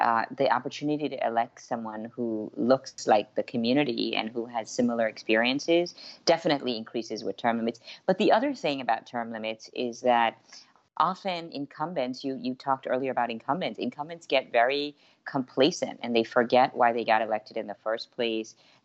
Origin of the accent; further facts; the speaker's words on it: Belize; now in United States; You know, I'm an immigrant from Belize, and I actually sort of found my way through professional life in the U.S.